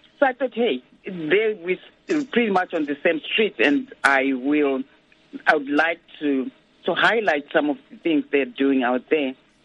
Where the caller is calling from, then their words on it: Alberta, Canada; I'm phoning from Alberta, Canada.